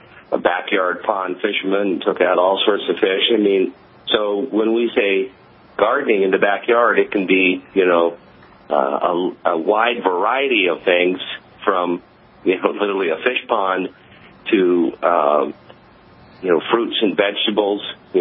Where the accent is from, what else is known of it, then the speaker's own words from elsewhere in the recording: West Virginia, United States; And I grew up in West Virginia, and, you know, with a little bit of care, again, I remember always the fruit trees